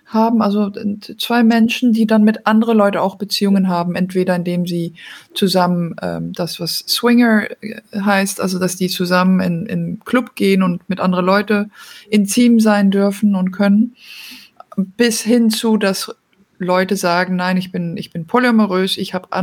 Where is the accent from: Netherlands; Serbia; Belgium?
Belgium; also born or lived in Denmark; now in Germany; bin ursprünglich aus Dänemark, aber in Belgien aufgewachsen und jetzt wohne ich derzeit in Deutschland und bin schon länger international unterwegs, bin so aufgewachsen quasi